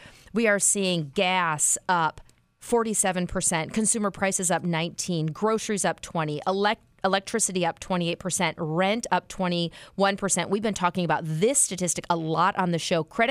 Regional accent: Michigan, United States; now in North Carolina, United States; I live in North Carolina now, but I am a Michigan native, born and raised in Michigan.

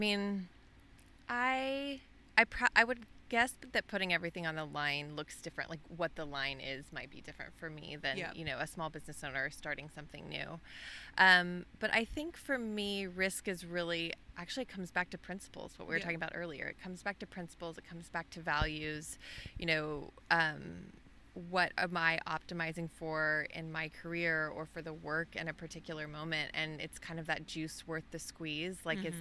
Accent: Dallas, Texas, United States; also born or lived in Austin; you know, I grew up in Dallas. I moved to Austin for school.

